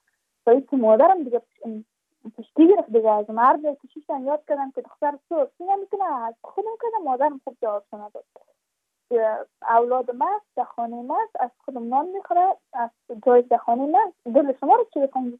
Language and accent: Persian; Badakhshan, Afghanistan; چون ما از بدخشان هستیم، یعنی منطقای دور دستش